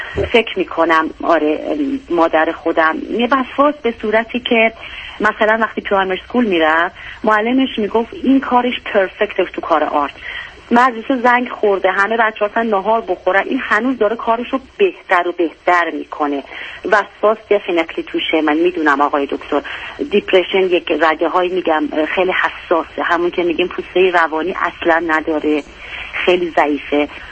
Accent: Iran; ما ایرانی هستیم

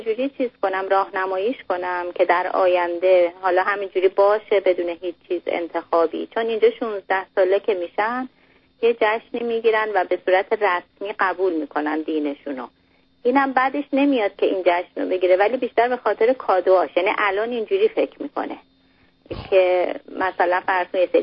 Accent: Iran; born there; تو ایران به دنیا آمدم طبیعتاً مسلمون به دنیا آمدم، ولی از خانواده مذهبی نیستیم

